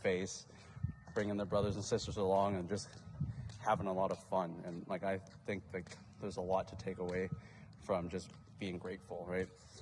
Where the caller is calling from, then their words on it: Saskatoon, Saskatchewan, Canada; I'm calling in from Saskatoon. I'm out here working with Athletes in Action.